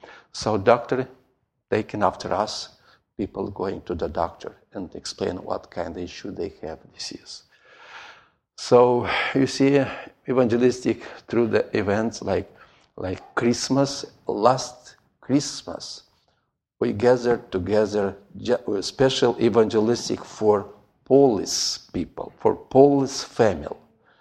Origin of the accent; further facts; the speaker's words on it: Moldova; English is a second language; Winter, just I came a month ago from Moldova. It was also cold.